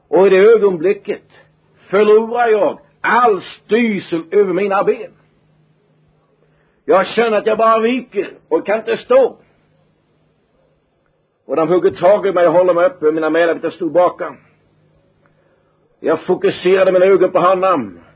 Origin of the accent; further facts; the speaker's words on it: Huskvarna, Jönköping County, Sweden; born there; jag var född i Huskvarna i Småland.